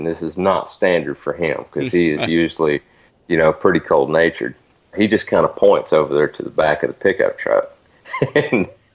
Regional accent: Florida, United States; Yeah, so I grew up in Northwest Florida. I'm originally from Central Florida, and grew up on a small beef cattle farm, I guess.

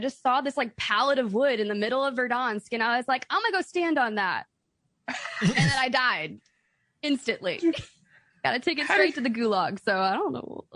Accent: Midwest, United States; My family, my mom and dad, and my little bro, we're from the Midwest.

